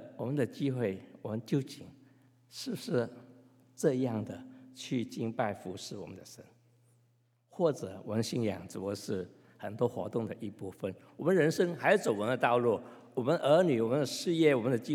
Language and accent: Chinese; China; now in United States; 其实我在附近也有一些印度人，对不对？他们跟我们中国人也是非常相似